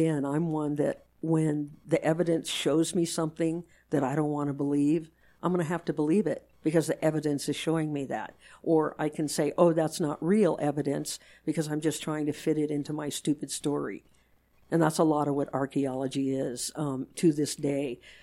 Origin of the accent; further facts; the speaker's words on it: Richmond, Virginia, United States; I'm from Virginia. I'm from Richmond, Virginia, folks.